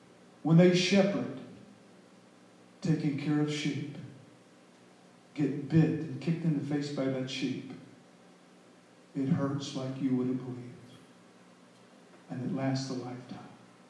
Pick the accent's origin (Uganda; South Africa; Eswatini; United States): United States; Midwest; I'm from the Midwest